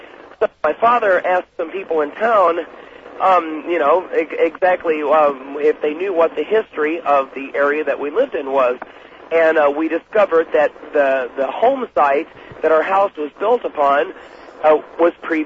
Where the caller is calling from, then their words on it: Columbia, Missouri, United States; I'm calling from Columbia, Missouri.